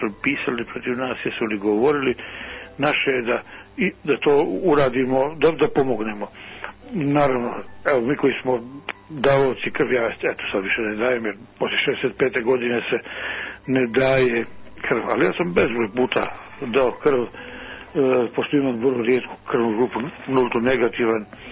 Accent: Montenegro; pogotovo to se zna za vrijeme ratova kod nas u Crnoj Gori, da su žene koje su išle za vojskom, nosile hranu, prebijele ranjenike

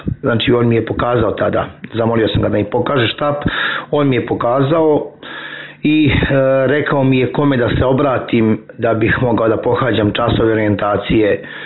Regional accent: Koceljeva, Mačva District, Serbia; born there; also born or lived in Zemun; jer sam rođen u Srbiji, u Koceljevi, mjestu između Šapca i Valjeva.

